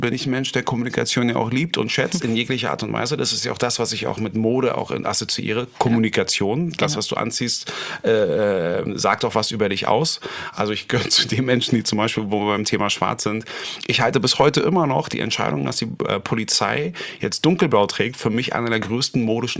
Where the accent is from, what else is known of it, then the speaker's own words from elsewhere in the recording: Berlin, Germany; für mich als Berliner